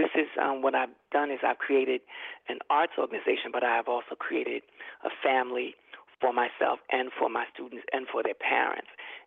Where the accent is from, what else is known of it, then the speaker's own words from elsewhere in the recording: Brooklyn, New York, United States; I'm from Brooklyn, New York.